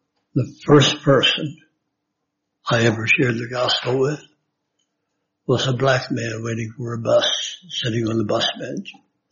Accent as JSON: {"language": "English", "town": "Washington", "region": "District of Columbia", "country": "United States", "tie": "born or raised there", "said": "I was raised in Washington, D.C., which is now a powder keg city, and we lived two blocks from the black neighborhood"}